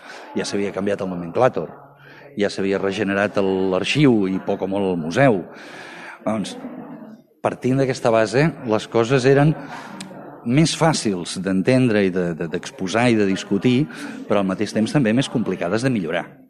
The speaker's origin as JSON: {"language": "Catalan", "town": "Sabadell", "region": "Catalonia", "country": "Spain", "said": "en sóc el director i sóc de Sabadell"}